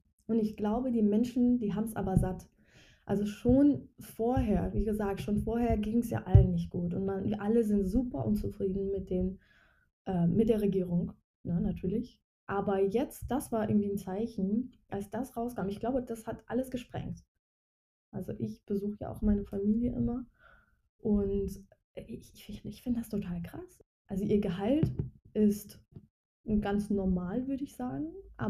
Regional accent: Iran; nicht nur natürlich als Iranerin und als Frau

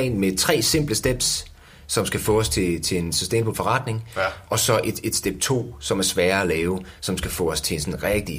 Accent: Jutland, Denmark; Jamen, jeg er jo jyde.

